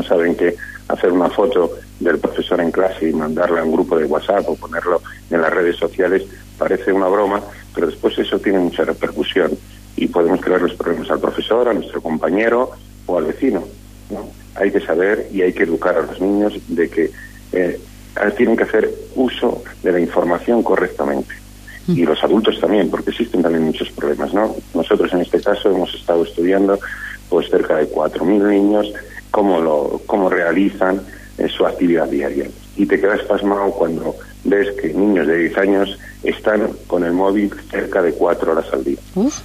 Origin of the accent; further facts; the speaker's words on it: San Cristóbal de Entreviñas, Castile and León, Spain; yo soy de San Cristóbal Entre Viñas, de Zamora.